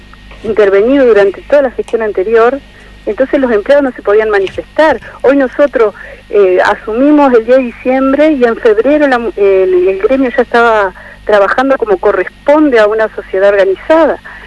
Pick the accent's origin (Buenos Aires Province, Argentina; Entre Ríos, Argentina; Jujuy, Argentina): Buenos Aires Province, Argentina; Lomas del Mirador; Yo me crié en Lomas del Mirador. Yo tengo 54 años.